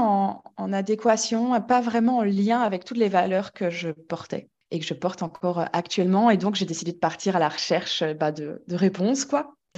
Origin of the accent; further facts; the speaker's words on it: Belgium; Je suis belge et dans mon histoire, ça compte.